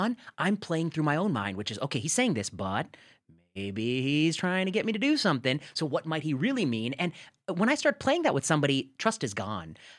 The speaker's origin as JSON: {"language": "English", "region": "Midwest", "country": "United States", "tie": "born or raised there", "said": "As a nerdy Indian kid growing up in the Midwest, I had never been perceived as dangerous."}